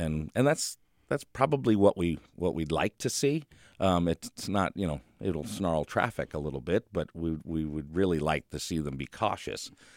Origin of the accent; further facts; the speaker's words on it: Connecticut, United States; I grew up in Connecticut, so that's part of the driving.